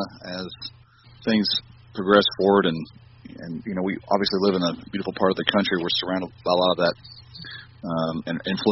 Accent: North Carolina, United States; Well, we are from North Carolina, though.

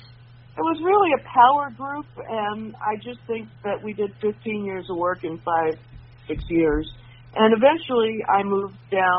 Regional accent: Baltimore, Maryland, United States; moved away as an adult; also born or lived in Montreal; I grew up in Baltimore in a not particularly musical family, but I loved music and pursued it. Landed eventually in Montreal during the dregs of the 60s folk scare.

